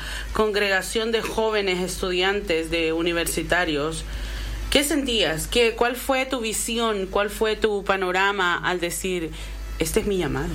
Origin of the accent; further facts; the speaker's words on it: El Salvador; moved away as an adult; now in Toledo; estoy aquí en Toledo, yo vengo de El Salvador